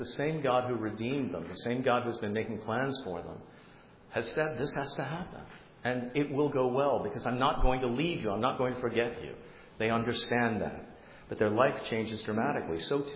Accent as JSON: {"language": "English", "region": "England", "country": "United Kingdom", "said": "I'd been raised as an English kid in the middle of an Irish Roman Catholic neighborhood"}